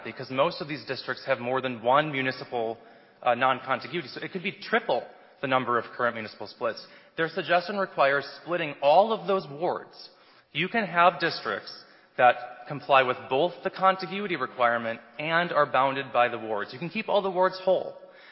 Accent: Rhinelander, Wisconsin, United States; I'm from Rhinelander

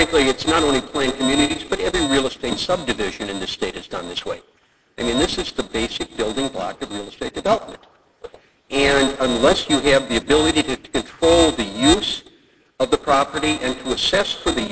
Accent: Ireland; I apologize for being Irish.

